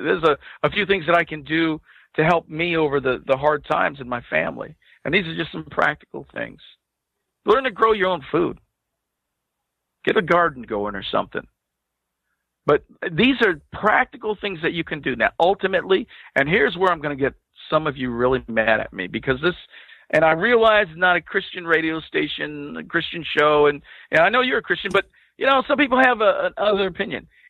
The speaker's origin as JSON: {"language": "English", "region": "California", "country": "United States", "said": "And I'm from California. I left the city."}